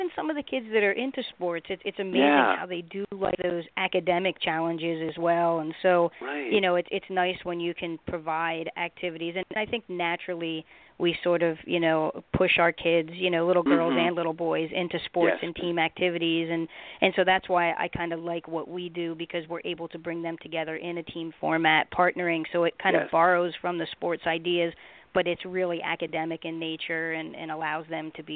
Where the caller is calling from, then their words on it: Pittsburgh, Pennsylvania, United States; I am calling from Snapology in Pittsburgh, Pennsylvania.